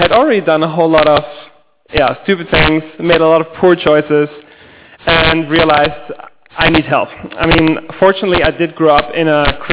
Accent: Germany; So I grew up in Germany with a family of six, three younger siblings

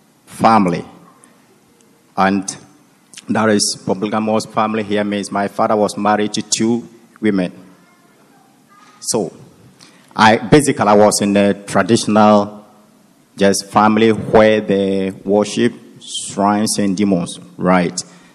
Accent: Ghana; I'm from Ghana.

